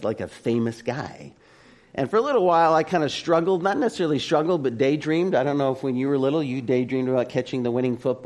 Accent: Phoenix, Arizona, United States; I grew up in Phoenix, and he's a huge Laker fan.

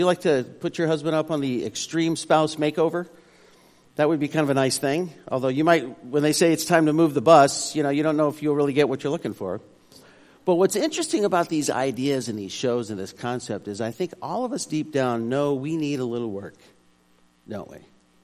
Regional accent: Arizona, United States; You know, when I was a kid growing up in Arizona, there wasn't a whole lot to do besides just kind of beat the heat, you know.

